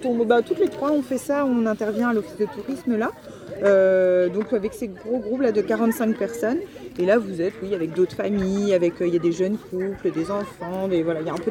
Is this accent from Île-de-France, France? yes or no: no; Morlaix, Brittany, France; Je suis née à Morlaix. Le 2 octobre 1989. Non, Morlaix. C'est dans le Finistère, en fait. Je viens du Nord Finistère.